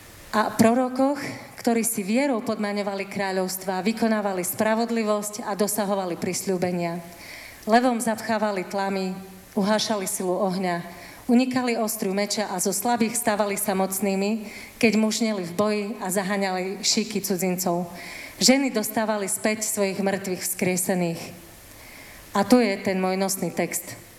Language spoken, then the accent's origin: Slovak; eastern Slovakia, Slovakia; accent: East Slovak; chcem sa ospravedlniť za môj východňarský prízvuk tým, ktorí budú počúvať na západe napríklad